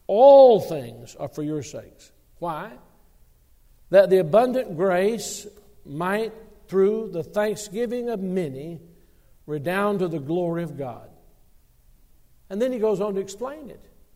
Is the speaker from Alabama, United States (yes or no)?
yes; Alabama, United States; born there; now I was born in Alabama, but I got to Tennessee as quickly as I could.